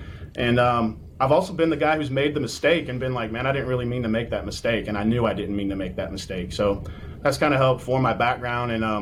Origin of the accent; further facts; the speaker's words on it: Oklahoma, United States; Yeah, so I'm from originally from Oklahoma. I've kind of made my way around the country